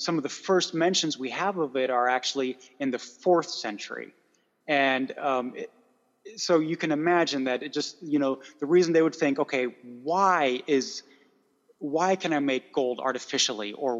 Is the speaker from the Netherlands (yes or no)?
no; United States; accent: American; I flex my translation skills and my horrible American accent, and I do a German feed as well.